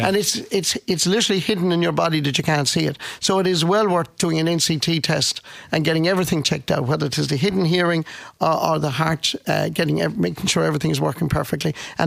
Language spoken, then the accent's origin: English; Munster, Ireland; I'm from Clare